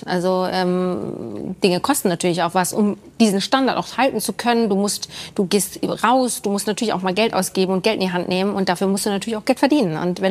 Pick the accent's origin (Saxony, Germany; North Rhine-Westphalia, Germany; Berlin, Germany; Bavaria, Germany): Bavaria, Germany; Nicht direkt aus München, aber aus Bayern. Kleines Dörfchen.